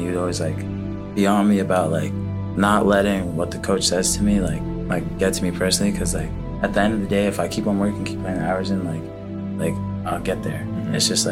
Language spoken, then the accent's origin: English; Northampton, Massachusetts, United States; And then I was born in Northampton.